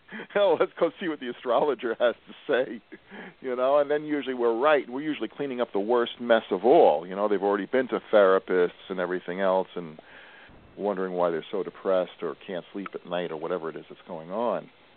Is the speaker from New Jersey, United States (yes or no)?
yes; New Jersey, United States; accent: North Jersey; Now, I come from North Jersey, so my B's sound like D's. I come from the land of D's, Dem, and Do's.